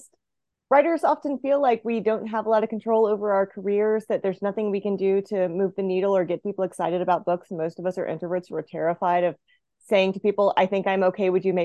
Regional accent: the South, United States; I'd never been to that area. I'm from the South.

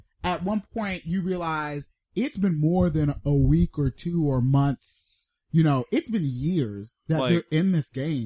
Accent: United States; It's a Utena because, you know, we're American and everyone just calls it Utena.

